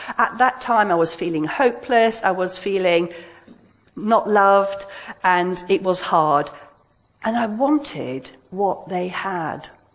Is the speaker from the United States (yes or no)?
no; Geneva, Switzerland; I was born and bred in Switzerland, in Geneva. My dad is Swiss German. My mum is British. So I'm a bit of a mixture.